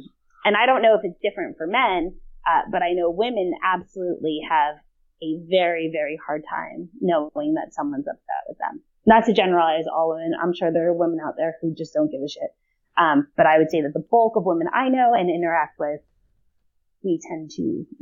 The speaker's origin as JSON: {"language": "English", "region": "New Jersey", "country": "United States", "said": "You know, I'm from North Jersey, and I remember my older cousins would sit around the table"}